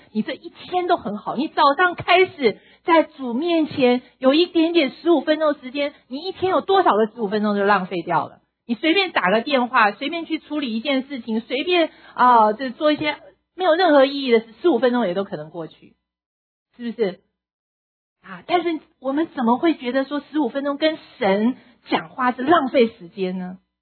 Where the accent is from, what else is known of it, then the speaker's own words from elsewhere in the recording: China; 我们中国人在沟通上面也真的是比较低